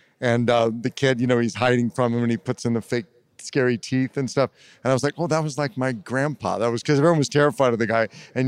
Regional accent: Los Angeles, California, United States; I was born in Los Angeles and grew up there. My father was a film producer, like his father. My grandfather was one of the sort of pioneers of the movie industry in the very early days

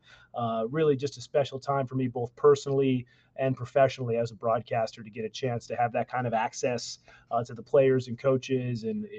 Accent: Detroit, Michigan, United States; as a kid who growing up in Detroit, going to games at the Silver Dome, I mean, they've been my favorite team

